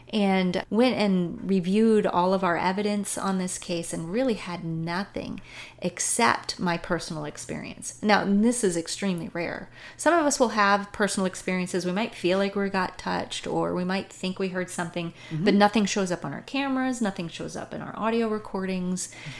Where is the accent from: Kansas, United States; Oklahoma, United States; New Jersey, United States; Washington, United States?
Oklahoma, United States; So yes, we are from Oklahoma.